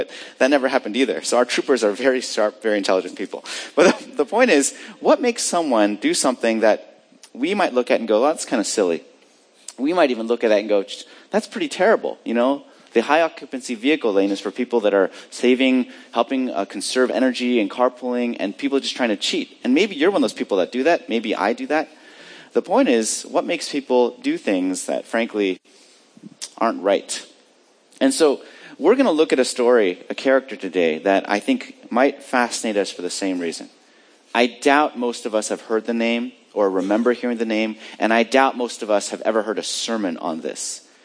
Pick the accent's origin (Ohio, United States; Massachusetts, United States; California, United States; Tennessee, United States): California, United States; or we call it the carpool lane where I grew up in California.